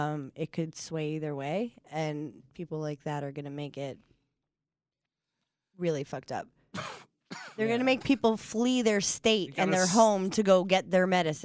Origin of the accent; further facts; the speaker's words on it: New York, United States; now in Los Angeles, United States; I mean, listen, I'm from New York, and I'm still, and you're from New York.